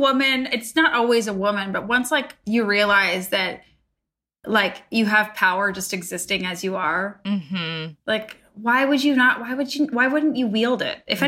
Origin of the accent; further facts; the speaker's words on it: Canada; Like I'm Canadian and like my smile takes up my whole face.